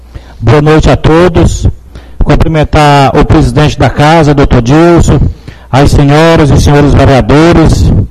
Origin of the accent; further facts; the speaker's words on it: Guadalupe, Piauí, Brazil; a gente vê o grande trabalho na cidade de Guadalupe. Um exemplo que eu dei ali na quadra 14, onde eu nasci e me criei